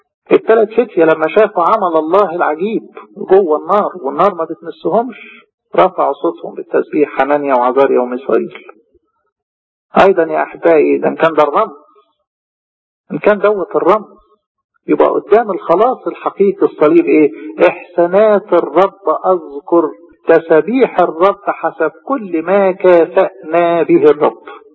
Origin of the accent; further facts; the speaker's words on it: Egypt; احنا مصريين